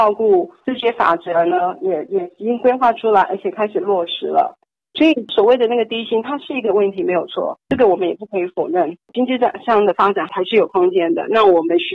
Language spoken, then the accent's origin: Chinese; southern Taiwan, Taiwan; now in Australia; 基本上我是在台湾出生，也在台湾接受教育，后来呢我是在澳洲定居，那目前我在澳洲已经住了大概24年，我的家人都还在台湾。我们是在南部，